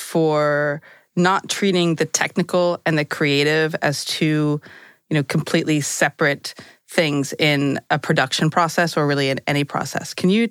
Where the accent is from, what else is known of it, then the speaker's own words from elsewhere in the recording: California, United States; I am from California.